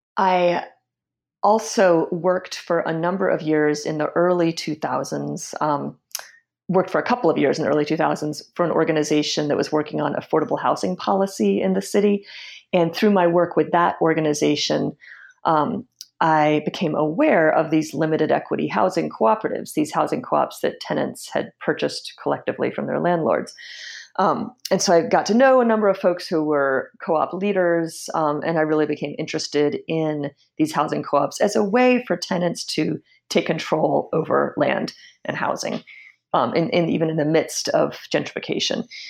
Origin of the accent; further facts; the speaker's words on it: Washington, District of Columbia, United States; just kind of growing up there and growing up in Washington, D.C. more broadly, and seeing how the city has changed over the years.